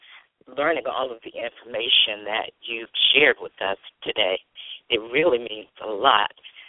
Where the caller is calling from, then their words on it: Fayetteville, Georgia, United States; I'm calling from Fayetteville, Georgia.